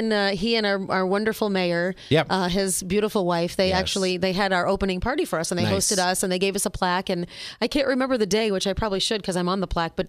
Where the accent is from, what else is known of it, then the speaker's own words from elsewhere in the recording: Buffalo, New York, United States; I grew up in Buffalo. Canada's 20 minutes from me.